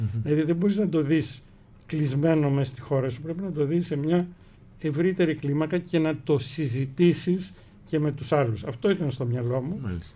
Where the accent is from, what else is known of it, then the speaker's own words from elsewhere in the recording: Greece; εστιάζω στην Ελλάδα, στην πατρίδα μου, στην ταυτότητά μου.